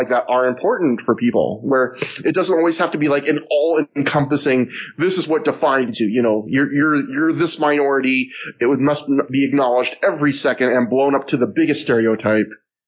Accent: Canada; I remember as a kid growing up, I had a lot of, even though I love Canada, like I had a lot of, as a Canadian group, I had a lot of Canadian shame

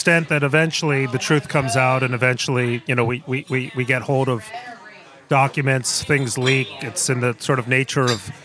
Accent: Mexico City, Mexico; also born or lived in New York; My experience of meeting immigrants, I grew up in Mexico City. I'm born in New York.

